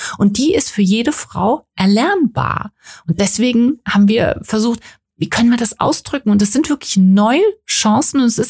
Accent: Limburg an der Lahn, Hesse, Germany; Jetzt von uns, wir kommen ja aus Limburg an der Lahn

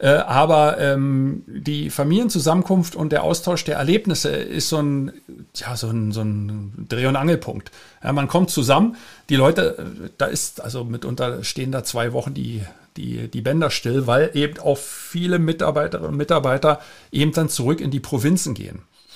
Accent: Berlin, Germany; Ich in meinem Fall bin aus Berlin damals weggegangen. Ich habe ja an der TU Berlin studiert

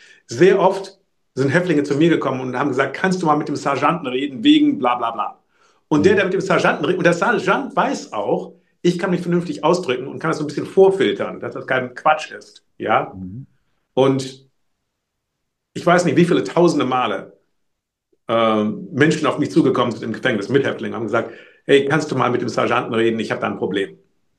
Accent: Germany; Ich bin außerhalb dieser Sache. Ich bin Deutscher.

